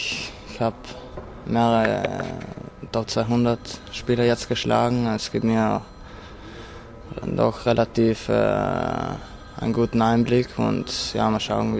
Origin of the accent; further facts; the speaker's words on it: Trentino-Alto Adige, Italy; Vorher war ich ein Skifahrer. Halt bei uns in Südtirol wird noch relativ viel Ski gefahren. Logischerweise, die Berge sind vor unserem Haus.